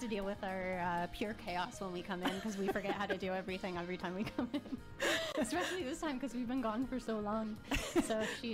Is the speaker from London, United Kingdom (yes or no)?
yes; London, United Kingdom; because I'm from London